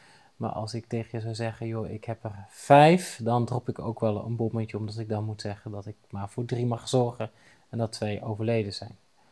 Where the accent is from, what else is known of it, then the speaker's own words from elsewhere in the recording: Netherlands; En dat we als Nederlanders heel goed in staat zijn om vragen te stellen waarbij ons brein eigenlijk niet aan het werk wordt gezet.